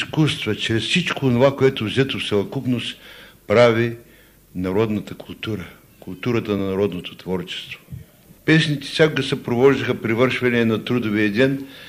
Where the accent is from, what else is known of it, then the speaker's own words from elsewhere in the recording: Kazanlak, Stara Zagora Province, Bulgaria; Роден съм и съм отраснал в Казанлък.